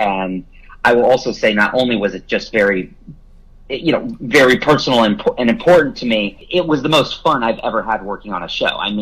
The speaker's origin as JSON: {"language": "English", "region": "Iowa", "country": "United States", "tie": "born or raised there", "said": "I grew up in Iowa, and we didn't have a music store."}